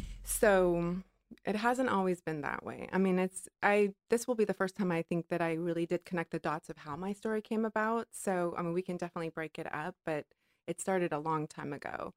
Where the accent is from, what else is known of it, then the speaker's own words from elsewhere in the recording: Hawaii, United States; And I think it was growing up in Hawaii. It was great, but I was made to feel extremely ugly by everyone else